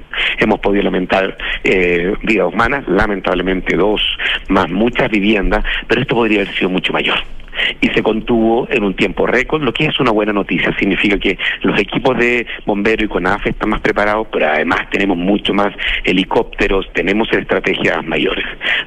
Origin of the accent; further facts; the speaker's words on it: Valparaíso, Chile; yo soy porteño, he vivido parte importante de mi vida en Valparaíso